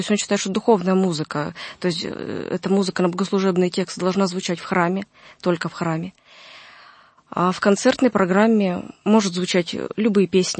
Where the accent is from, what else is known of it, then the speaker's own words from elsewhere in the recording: Berezniki, Perm Krai, Russia; born there; Я родилась в Пермском крае, в городе Березники, который исследователи называют городом белых берез.